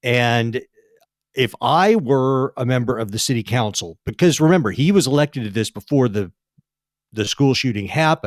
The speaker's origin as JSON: {"language": "English", "region": "Texas", "country": "United States", "said": "I'm from Texas, and this is a Texas story"}